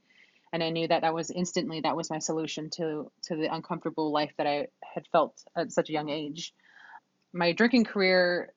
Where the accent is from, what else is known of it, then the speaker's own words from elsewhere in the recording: Anchorage, Alaska, United States; also born or lived in Grayling, Alaska / Hawaii; I'm originally from Alaska. I was born and raised in Anchorage, but I was also raised in Grayling on the lower Yukon River, as well as the Big Island of Hawaii.